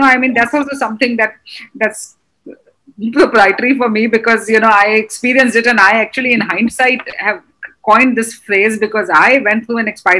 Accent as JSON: {"language": "English", "town": "Ajmer", "region": "Rajasthan", "country": "India", "tie": "born or raised there", "said": "I'm a small town girl, born and brought up in Ajmer, got into an arranged marriage, lived in a joint family."}